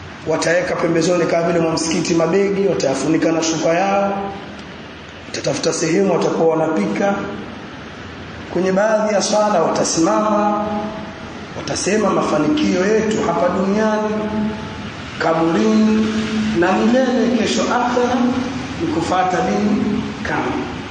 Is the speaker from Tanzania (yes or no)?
yes; Tanga, Tanga Region, Tanzania; Sisi pia tumetoka. Mimi nimetoka huko Tanzania, Tanga.